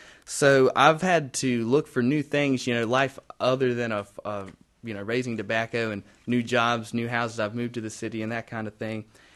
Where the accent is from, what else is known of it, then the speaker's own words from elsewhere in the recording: the South, United States; accent: southern; I had to cover up my southern accent.